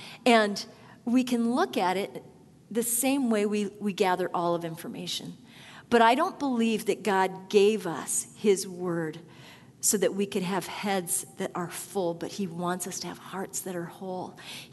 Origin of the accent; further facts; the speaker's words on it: South Dakota, United States; moved away as an adult; I grew up in South Dakota, so made the trek west.